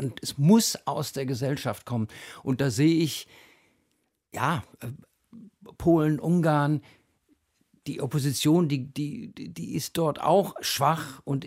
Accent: Berlin, Germany; freue ich mich natürlich als Berliner

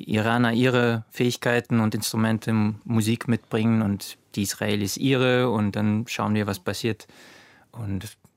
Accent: Germany; also born or lived in Russia; ich komme aus Russland und bin hier in Deutschland aufgewachsen.

